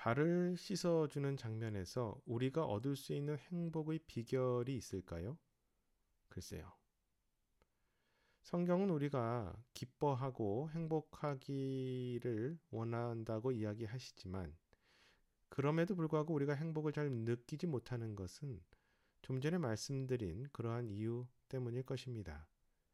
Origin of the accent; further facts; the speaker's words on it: South Korea; 우리는 특히 우리 한국 사람은요, 미래를 향해 달리기 좋아합니다.